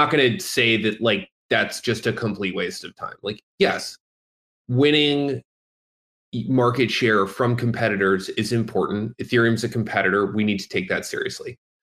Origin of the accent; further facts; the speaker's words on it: United States; I, as an American citizen, don't really see a lot of opportunity to reform that government